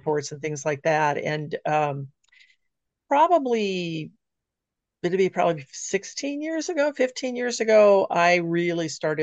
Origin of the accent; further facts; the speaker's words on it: California, United States; now in Seattle, United States; Well, I've lived my entire life on the West Coast. So I grew up in the Southern California area. Now I'm in the Seattle area.